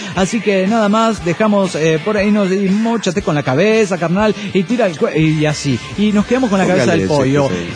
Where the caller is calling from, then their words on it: Cochabamba, Bolivia; de Cochabamba, Bolivia.